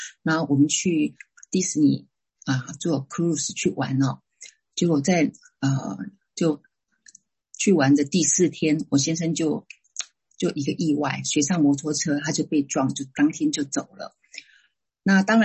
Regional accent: Taiwan; born there; moved away as an adult; 我是台湾出生的。

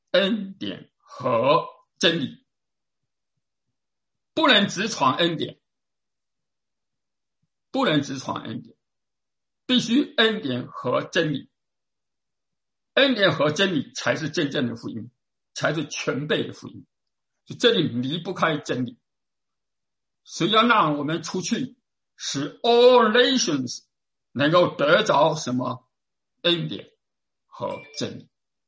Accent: China; 我们中国人从哪里来？从两河流域进入中国的

